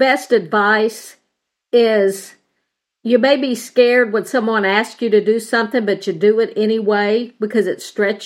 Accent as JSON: {"language": "English", "town": "Baytown", "region": "Texas", "country": "United States", "tie": "born or raised there", "said": "Oh, no. I grew up in Baytown, Texas."}